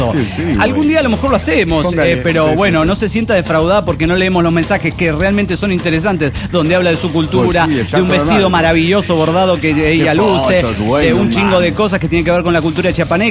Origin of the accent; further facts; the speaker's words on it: Viale, Entre Ríos, Argentina; de Viale, capital del chusma de mierda argentina.